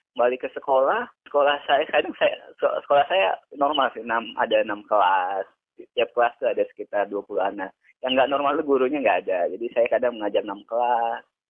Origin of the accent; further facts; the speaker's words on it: Abid Pasik, Papua, Indonesia; nama desa saya itu Abid Pasik. Distriknya atau kecamatannya itu Pepera, itu ada 7 desa. Saya di pusat desa, di pusat distrik. Desanya Abid Pasik itu pusat distrik.